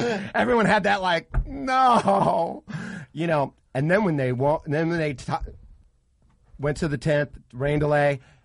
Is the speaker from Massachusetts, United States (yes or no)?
no; Santa Monica, California, United States; Dude, there's probably in my hometown, there was probably that many people arrested. 14. That's how great those. And I'm talking about Santa Monica